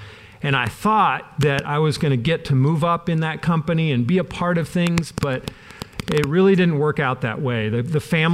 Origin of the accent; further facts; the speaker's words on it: Dowagiac, Michigan, United States; also born or lived in Belleville; I grew up in Conservative Mennonite Conference. We were an outreach church up in Dowagiac, Michigan. I was born in Belleville. My dad was a teacher at Belleville Mennonite, and we moved to Dowagiac, Michigan, just north of here.